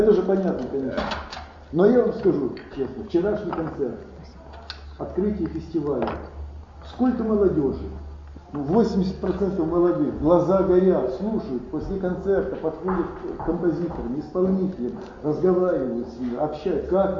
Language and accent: Russian; Zhytomyr, Zhytomyr Oblast, Ukraine; Когда я родился, я же в Житомире родился, я же тимирянин.